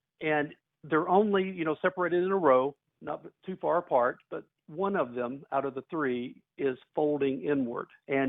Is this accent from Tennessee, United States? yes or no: yes; Nashville, Tennessee, United States; I'm from Nashville, Tennessee, and happy to be on your show.